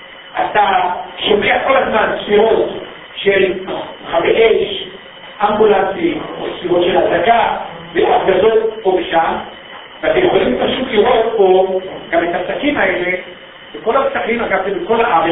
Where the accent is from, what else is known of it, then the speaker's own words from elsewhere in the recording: Tel Aviv, Tel Aviv District, Israel; בכלל כתל אביבי, וצפון תל אביבי